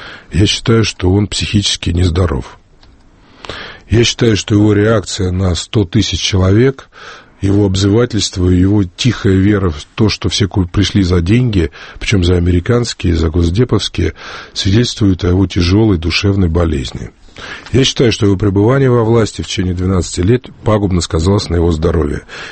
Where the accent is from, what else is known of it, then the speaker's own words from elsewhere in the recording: Nizhny Novgorod, Nizhny Novgorod Oblast, Russia; я сам из Нижнего Новгорода, и там Новый год собираюсь провести.